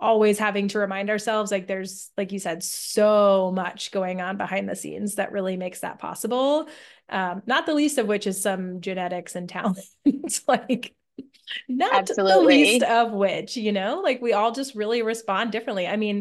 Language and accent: English; Southwest, United States; even though I grew up in the Southwest with like very dry air and high altitude